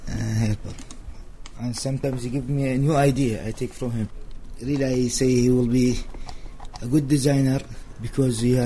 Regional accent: Iraq; English is a second language; Because I come from Iraq, you lose everything.

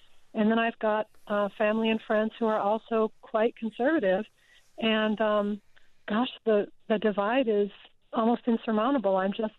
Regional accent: Wyoming, United States; I'm originally from Wyoming.

